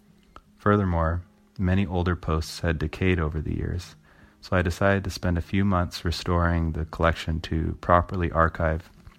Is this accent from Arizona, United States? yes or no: yes; Arizona, United States; born there; She was born in Massachusetts. I was born in Arizona. We grew up with very different cultural reference points throughout our lives